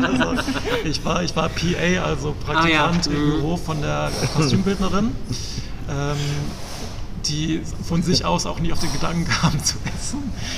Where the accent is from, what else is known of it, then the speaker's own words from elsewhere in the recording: South Africa; now in Germany; was mir sehr gefällt, denn ich bin aus Südafrika, das heißt, ich arbeite sehr gern international und auf Englisch oder auch auf Französisch und sonst wie.